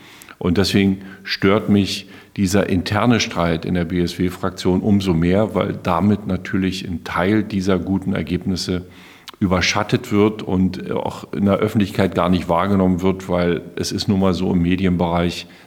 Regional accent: Brandenburg, Germany; deswegen stehen wir als Brandenburger auch ganz klar dafür, dass das Geld bei uns in Schwerpunktbereichen eingesetzt wird

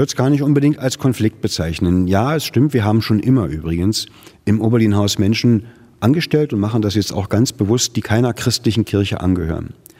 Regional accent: Potsdam, Brandenburg, Germany; weil wir hier als Potsdamer am Stadtrand von Berlin leben

